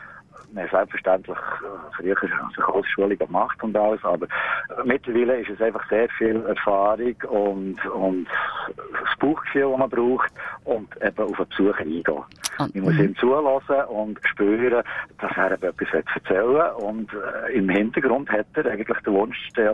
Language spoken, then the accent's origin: German; Bern, Switzerland; Wir sind aus dem Bern, gehört man vielleicht.